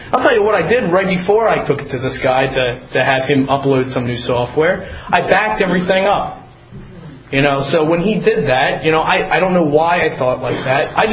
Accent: Harrisburg, Pennsylvania, United States; You know, I grew up around Harrisburg, Pennsylvania. I'm a son of an alcoholic.

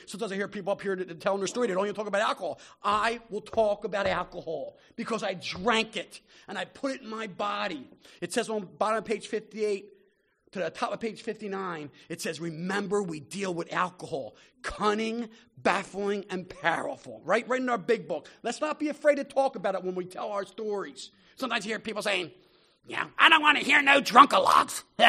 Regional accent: Philadelphia, Pennsylvania, United States; I'm growing up in Philadelphia and I'm drinking. I hung out with the guys in the playgrounds and the parks. I come from Tacony Park in Northeast Philadelphia

